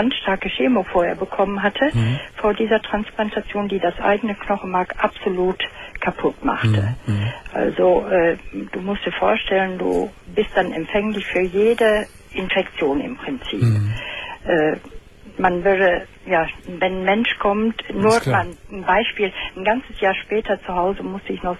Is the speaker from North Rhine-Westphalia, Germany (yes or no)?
yes; Dortmund, North Rhine-Westphalia, Germany; born or raised there